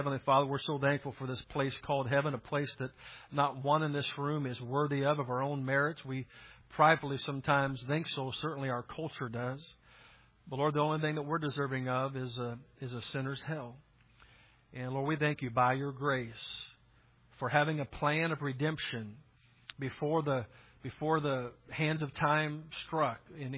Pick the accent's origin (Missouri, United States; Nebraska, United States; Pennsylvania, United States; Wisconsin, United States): Missouri, United States; Unionville; now in Kansas City, United States; born and raised in Unionville, Missouri, and actually were there for basically half of my life, and could tell you some about that town that just had one blinking stoplight.